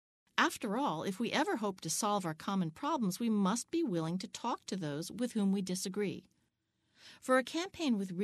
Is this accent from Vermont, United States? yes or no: yes; Vermont, United States; eople find out I'm from Vermont, often the first thing they ask is if I think Bernie can win.